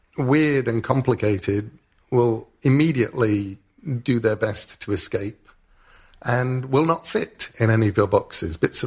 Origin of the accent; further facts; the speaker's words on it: England, United Kingdom; Because I'm an English author.